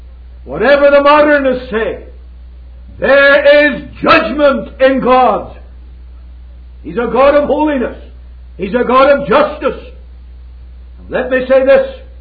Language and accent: English; Northern Ireland, United Kingdom; moved away; it was murder for the likes of us from Northern Ireland.